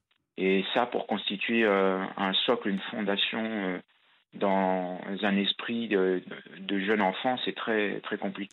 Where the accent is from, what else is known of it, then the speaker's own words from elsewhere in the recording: Paris, Île-de-France, France; born there; Et alors, donc, je suis né à Paris, d'une famille, en fait, de mixte, de parents immigrés, d'une mère de Bosnie et d'un père de Tunisie.